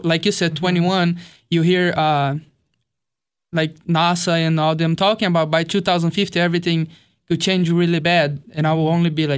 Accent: São Paulo, Brazil; I'm from Brazil. I'm from outside of São Paulo, like an hour and a half from there. São Paulo is a huge city. And it's funny because in Brazil, my city is considered like a very country city because of our accent.

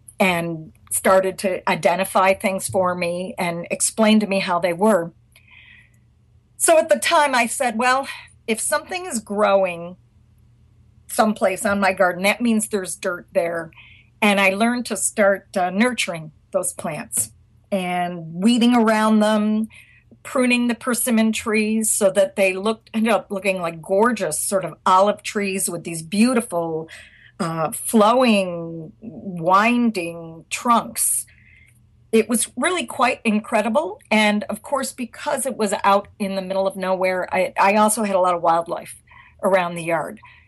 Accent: New York, United States; Now, I grew up in New York State, so I was not familiar with Texas native plants at all.

